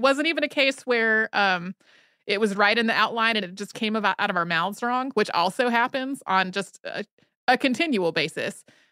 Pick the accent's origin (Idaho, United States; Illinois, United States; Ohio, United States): Idaho, United States; Growing up in Idaho, I was so blessed to have the ability to explore all the public, state, and federal land open and available to me.